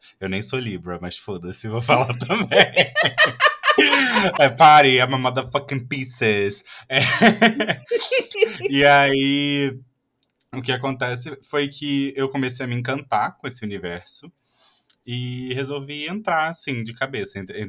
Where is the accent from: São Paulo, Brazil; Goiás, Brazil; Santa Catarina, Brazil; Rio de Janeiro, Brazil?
Rio de Janeiro, Brazil; Não, eu sou do Rio.